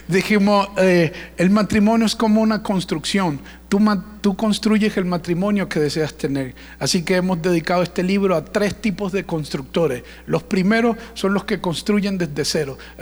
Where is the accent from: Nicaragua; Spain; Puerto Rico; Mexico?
Puerto Rico; also born or lived in Venezuela; Yo soy venezolano, pero crecí en Puerto Rico, así que me llaman beneboricua.